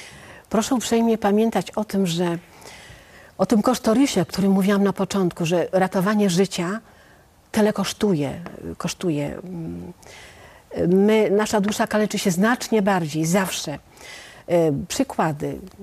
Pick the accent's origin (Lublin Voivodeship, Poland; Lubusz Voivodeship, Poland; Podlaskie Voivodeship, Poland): Podlaskie Voivodeship, Poland; Podlaskie, bo jesteśmy z Podlasia.